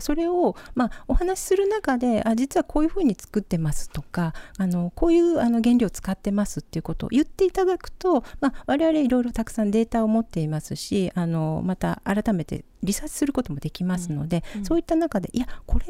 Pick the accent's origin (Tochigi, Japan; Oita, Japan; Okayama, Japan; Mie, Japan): Oita, Japan; also born or lived in Fukuoka; now in Okinawa, Japan; 沖縄に来て15年、福岡生まれ大分育ちで